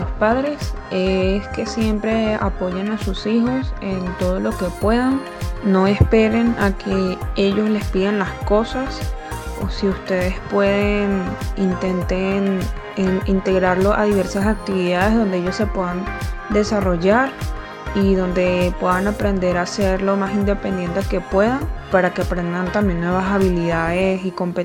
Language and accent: Spanish; Caracas, Capital District, Venezuela; soy de Caracas, soy ASPI y soy especialista en la parte de pedagogía